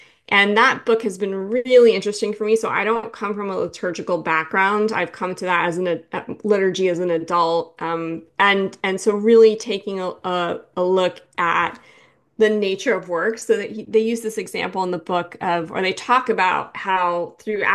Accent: New York, United States; I mean, I'm from New York, and so sometimes when I go to different parts of the states, I could be a bit much for people

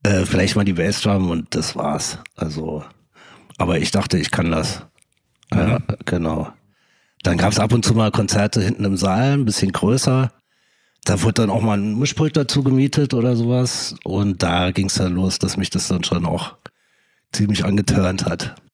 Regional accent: Aue, Germany; now in Berlin, Germany; ich fühle mich mehr als Berliner als Auscher. Aue hieß mein Dorf, wo ich herkomme

